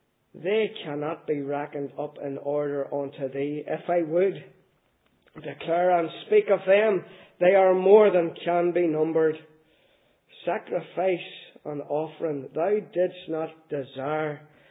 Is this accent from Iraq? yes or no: no; Donaghcloney, Northern Ireland, United Kingdom; I was brought up in Rurd, in a wee place called City in Donaghcloney there, addressed between Lurgan and Banbridge on Donaghcloney.